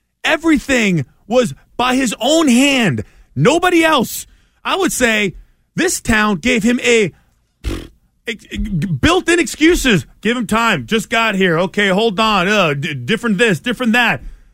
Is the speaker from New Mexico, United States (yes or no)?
yes; Albuquerque, New Mexico, United States; I'm from Albuquerque. I just flew up here